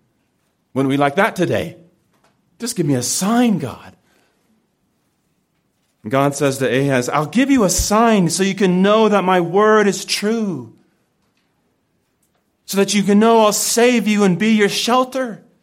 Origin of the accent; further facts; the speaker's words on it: California, United States; Yes, I'm from California. We put the definite article before the highways.